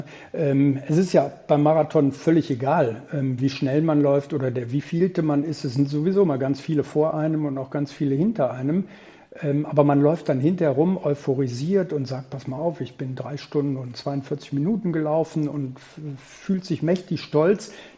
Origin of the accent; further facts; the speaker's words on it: Düsseldorf, North Rhine-Westphalia, Germany; ich bin Düsseldorfer, ich bin Vater von zwei wunderbaren Kindern, ich bin Großvater von drei wunderbaren Enkelkindern